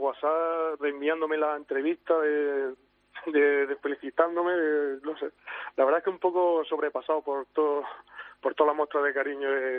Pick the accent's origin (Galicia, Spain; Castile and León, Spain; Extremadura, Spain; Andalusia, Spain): Andalusia, Spain; Orcera; En mi pueblo, que es Orcera, que somos 1000 y poco habitantes, tengo muchos amigos que son del Atleti